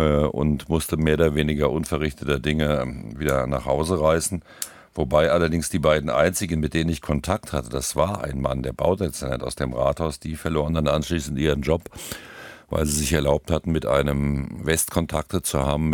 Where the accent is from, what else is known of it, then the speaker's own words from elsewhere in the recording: Wrocław, Lower Silesian Voivodeship, Poland; born there; Ja, das ist auch nicht schwer, weil Breslau ist ja meine Geburtsstadt